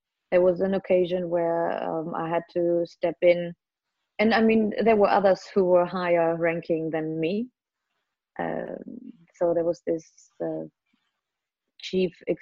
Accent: Germany; I was born and raised in Germany

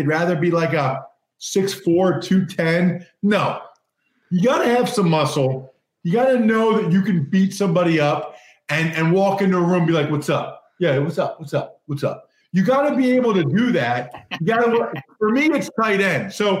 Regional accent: Pennsylvania, United States; And then we're playing the Eagles, my hometown team.

